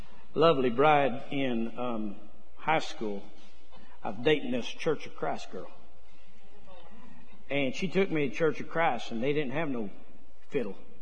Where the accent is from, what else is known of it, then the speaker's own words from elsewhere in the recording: Arizona, United States; also born or lived in Carlsbad, New Mexico / Texas; A rancher and a farmer, kind of how I was raised on the ranch in Arizona. And then when we moved from Carlsbad, New Mexico, where most of my family's from, we moved to Texas in the 80s